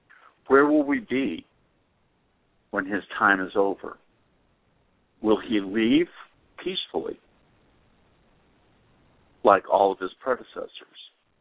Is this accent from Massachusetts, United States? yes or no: yes; Boston, Massachusetts, United States; Now, it's not cold like where I grew up in Boston, like where my brother is